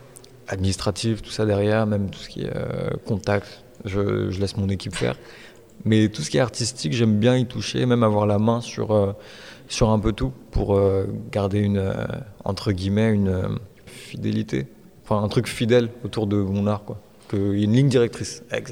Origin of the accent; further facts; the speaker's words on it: Brittany, France; nous on va être à l'Ouest quand on est breton.